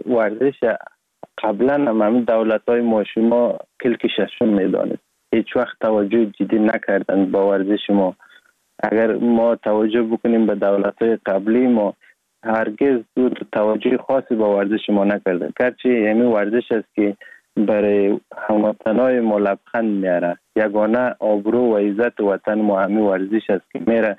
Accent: Sheberghan, Jowzjan, Afghanistan; born or raised there; also born or lived in Sar-e Pol

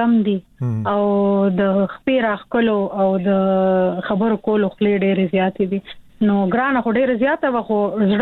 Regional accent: Peshawar, Khyber Pakhtunkhwa, Pakistan; زه په پیښور کې پیدا شوی یم او په پیښور کې لوی شوی یم او په پیښور کې مې سبق ویلې دي او ما ګریجویشن د پېښور نه کړې ده.

